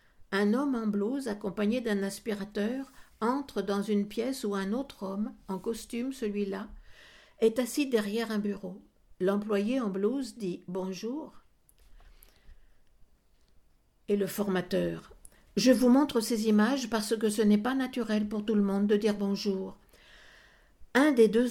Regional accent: France; moi je suis française, je le fais à la française, à l'horizontale.

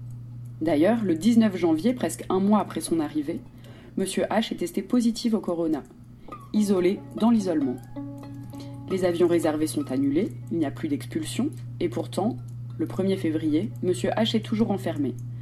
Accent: Moldova; now in Italy; Je suis de Moldavie. Je suis né en Moldavie, puis je suis allé en Italie. Je suis resté tellement d'années en Italie que j'ai eu la nationalité italienne.

